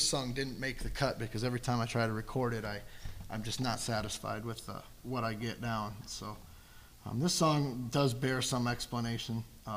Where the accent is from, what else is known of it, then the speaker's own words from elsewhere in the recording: Madison, South Dakota, United States; when I do go home to my hometown of Madison, South Dakota, the downtown is just dead. And when I was a kid, it was very much vibrant and alive.